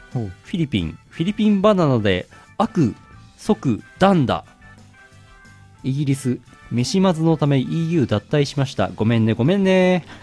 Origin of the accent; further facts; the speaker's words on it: Yamagata, Japan; 故郷の山形、来年は頑張ってくれないかな。